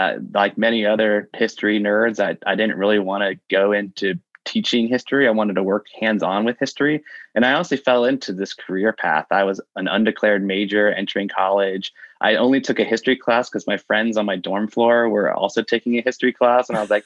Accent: Dayton, Ohio, United States; there's this really great program for that at Wright State University, which is in my hometown, Dayton, Ohio.

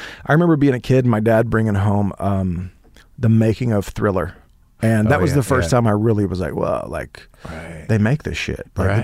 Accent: Holdenville, Oklahoma, United States; I mean, my grandma, you know, I grew up in Holdenville, Oklahoma.

